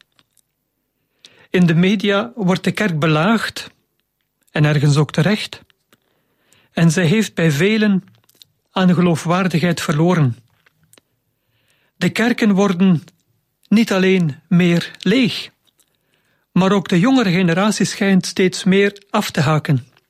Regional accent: Dendermonde, East Flanders, Belgium; born there; Ik ben geboren in Dendermonde en ben priester van de geestelijke familie Het Werk.

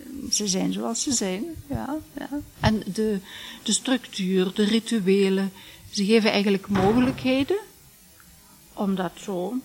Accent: Overpelt, Limburg, Belgium; Ik ben ongeveer 10 jaar geleden terug naar Ree gekomen. Ik ben van Overpelt afkomstig.

